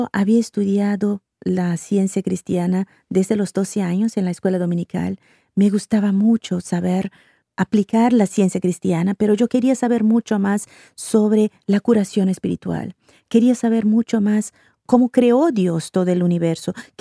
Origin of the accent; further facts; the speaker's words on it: Brazil; Spanish is a second language; Yo fui a fin de año a participar de un encuentro de jóvenes científicos cristianos ahí en Brasil, en mi país.